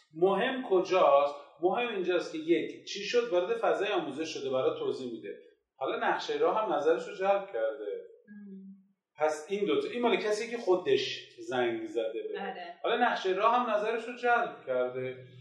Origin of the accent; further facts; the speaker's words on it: Tehran, Tehran Province, Iran; من تهرانی هستم.